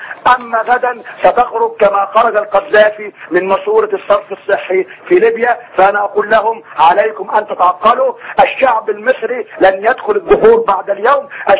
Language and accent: Arabic; Saudi Arabia; انا من السعوديه